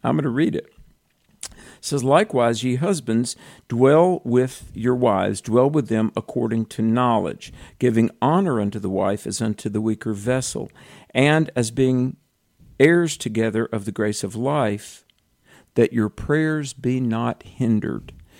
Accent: North Carolina, United States; in my home state of North Carolina, where that stabbing was on the train

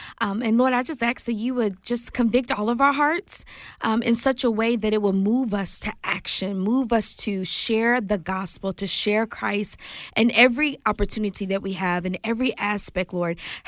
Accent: Mississippi, United States; And I'm from Mississippi. You know, we were always known as the hospitality state.

